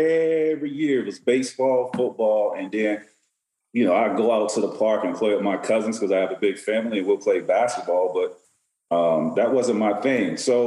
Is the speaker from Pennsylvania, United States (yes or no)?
no; Florida, United States; So I grew up in Central Florida, and you know, with my mom, my grandmother, and then I had an older cousin that got me involved in sports.